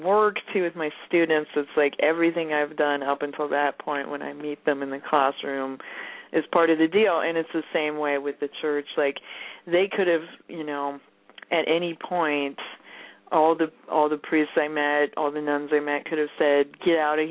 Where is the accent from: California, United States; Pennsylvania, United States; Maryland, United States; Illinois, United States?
California, United States; You know, I'm super liberal. I'm from the Bay Area.